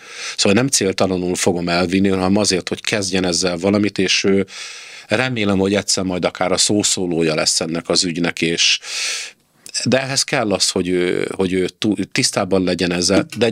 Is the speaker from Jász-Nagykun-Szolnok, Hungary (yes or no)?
yes; Törökszentmiklós, Jász-Nagykun-Szolnok, Hungary; a Törökszent Miklósi cigánytelepen a Hold utca 2 szám alá a házhoz, ahol én nevelkedtem